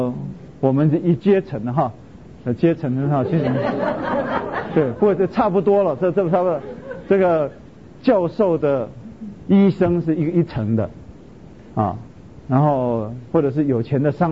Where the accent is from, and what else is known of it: China